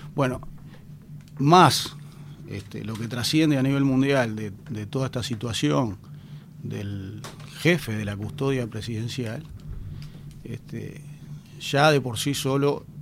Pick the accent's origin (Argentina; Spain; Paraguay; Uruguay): Uruguay; Todos somos uruguayos, uruguayas antes que nada, y estamos muy orgullosos de lo que es nuestro país